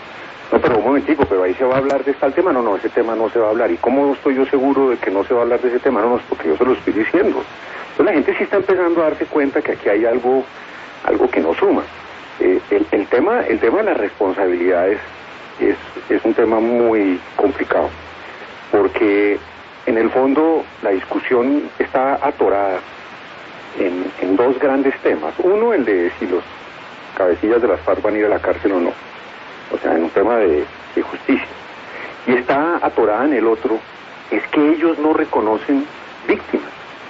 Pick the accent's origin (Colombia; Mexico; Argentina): Colombia; por el hecho de que somos colombianos